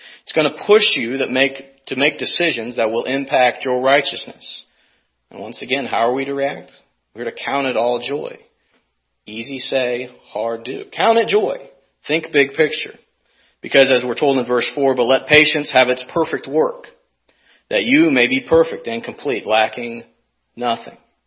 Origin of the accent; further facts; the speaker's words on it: St. Louis, Missouri, United States; now in Kansas City, United States; I'm not a Kansas City Royals fan, being born and raised in St. Louis